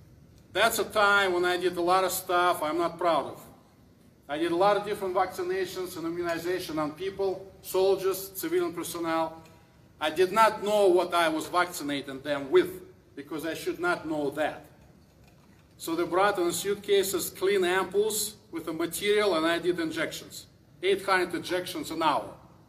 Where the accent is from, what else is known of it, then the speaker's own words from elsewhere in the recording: Russia; English is a second language; I hope you can hear me, my broken French accent. I'm from Russia, obviously.